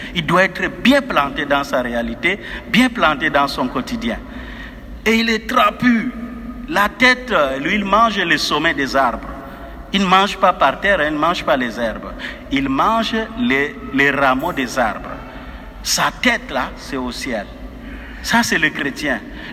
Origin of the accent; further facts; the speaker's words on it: Far North, Cameroon; moi je viens de la savane du Nord Cameroun, dans la région de l'extrême nord